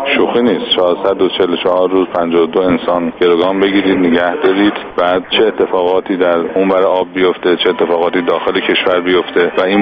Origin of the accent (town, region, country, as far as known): Iran